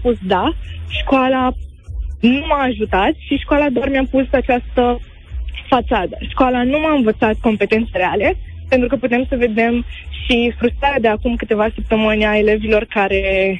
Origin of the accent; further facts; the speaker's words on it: Alexandria, Teleorman, Romania; din Alexandria Telemann și chiar acum sunt și în curtea liceului.